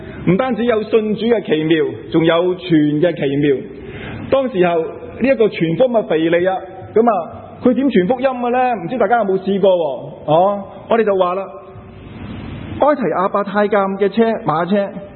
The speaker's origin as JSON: {"language": "Chinese", "town": "Toronto", "region": "Ontario", "country": "Canada", "said": "我是来自多伦多"}